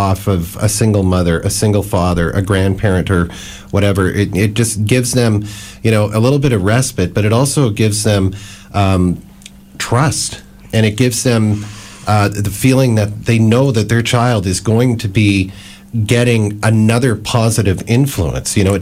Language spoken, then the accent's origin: English; Orleans, Ontario, Canada; I grew up in Orleans, and you know, I have French-Canadian background